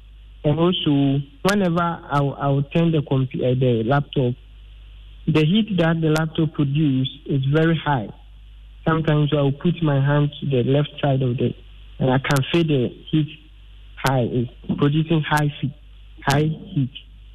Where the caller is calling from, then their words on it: Eastern Region, Ghana; I'm calling from Eastern Region, Edukrum.